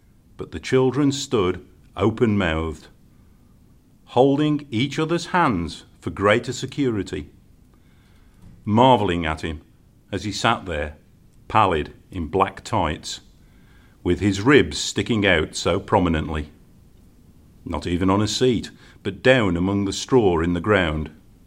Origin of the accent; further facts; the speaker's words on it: West Midlands, United Kingdom; accent: Black Country; black country accent.